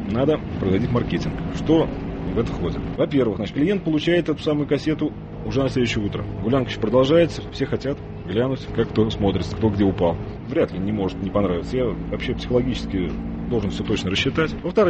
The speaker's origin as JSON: {"language": "Russian", "town": "Saransk", "region": "Mordovia", "country": "Russia", "tie": "born there", "said": "39 лет. Родился вот в Саранске, закончил наш факультет электронной техники Мордовского университета."}